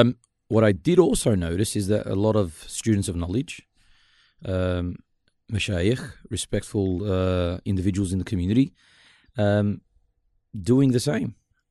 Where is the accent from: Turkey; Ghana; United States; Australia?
Australia; Wollongong, New South Wales; I was born and raised in Wollongong